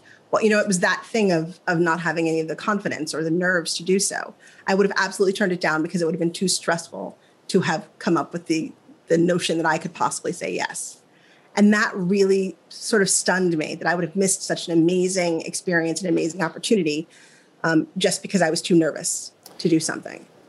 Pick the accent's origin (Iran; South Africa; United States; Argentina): United States; Midwest; You know, I'm from the Midwest. I still believe that you put coupons and you don't throw things away.